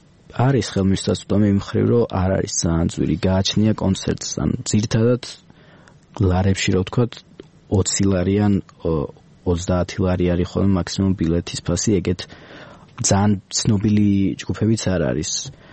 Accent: Tbilisi, Georgia; born there; მაგრამ მე რაც ცხოვრობ, მე რაც დავიბადე, დიდად მწვანე არ იყო და ეხა საერთოდ არ ვიცი რა ემსგავსება თბილისი ამდენი ხეების მოჭრით

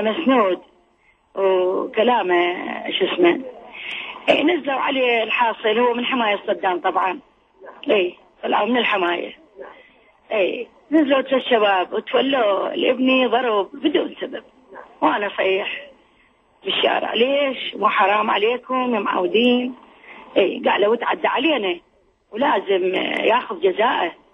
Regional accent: Baghdad, Baghdad Governorate, Iraq; moved away; والله غادرنا العراق، طلعنا من بغداد

